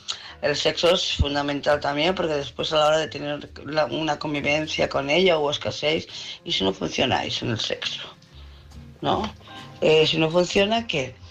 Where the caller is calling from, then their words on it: Barcelona, Catalonia, Spain; de Barcelona.